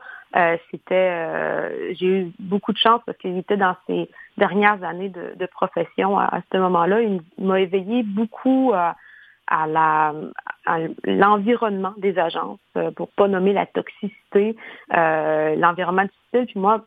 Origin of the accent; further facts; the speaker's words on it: Quebec City, Quebec, Canada; je suis originaire de Québec